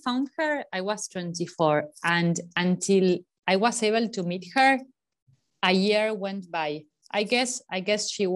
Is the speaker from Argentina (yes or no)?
yes; Argentina; I was born here in Argentina, and I was adopted by an Argentinian family. I always lived here. I went to live to New York for 5 years with my husband when we got married because of his job, but I've always lived in Argentina.